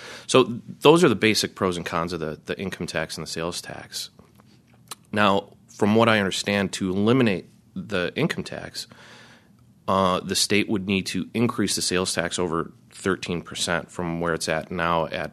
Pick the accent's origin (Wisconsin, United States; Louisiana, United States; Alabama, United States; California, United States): Wisconsin, United States; Milwaukee; I'm originally from Milwaukee